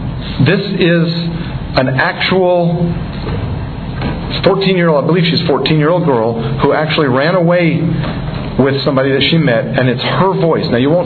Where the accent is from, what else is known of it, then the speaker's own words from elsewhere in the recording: Tennessee, United States; I'm a hillbilly from Tennessee originally, so we didn't have a ball field. We had, like, the woods.